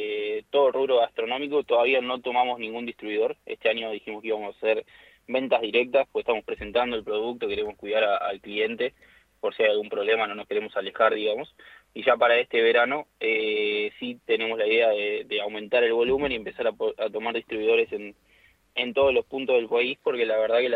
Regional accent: Buenos Aires, Argentina; Yo soy de agronomía de Ciudad de Buenos Aires.

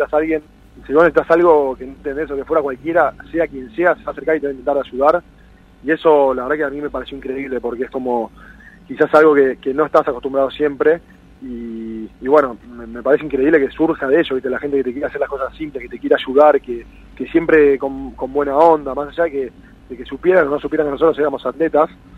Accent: Argentina; soy el primer argentino con diabetes en ganar una medalla.

